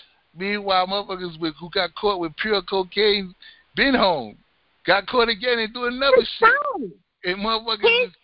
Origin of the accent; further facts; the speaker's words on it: New York, United States; Like, we're from New York, and we understand who the fuck he is.